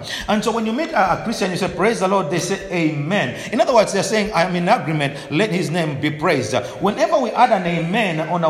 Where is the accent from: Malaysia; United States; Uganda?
Uganda; English is a second language; But I'm come from Africa, Uganda, and I pastor a church called Shekinah Glory Worship Center.